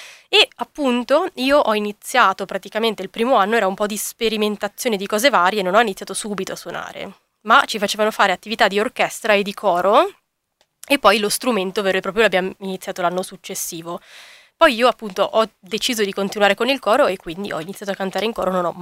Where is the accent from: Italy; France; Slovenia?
Italy; Alessandria, Piedmont; che io sono di Alessandria, ho fatto il conservatorio là all'inizio